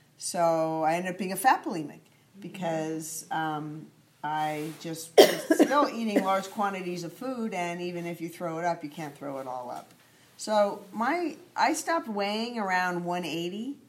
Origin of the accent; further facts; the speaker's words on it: Oakland, California, United States; I'm ready, and I'm from Oakland.